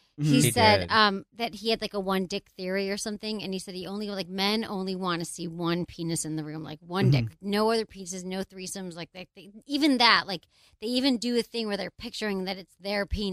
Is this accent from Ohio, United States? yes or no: no; Michigan, United States; now in Bay Area, United States; I've been here a long time, but I'm not from here. I'm from Michigan originally.